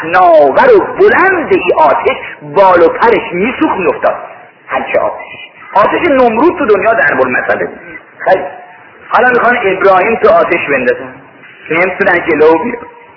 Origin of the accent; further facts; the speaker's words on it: Mashhad, Razavi Khorasan, Iran; گفتم من اصلا مال مشهده.